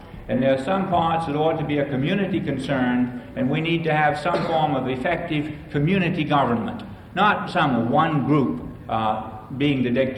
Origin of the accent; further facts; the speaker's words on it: South Carolina, United States; accent: Southern; You know, by now I think that my accent reveals the fact that I'm from the South, and I'm from South Carolina, and I left South Carolina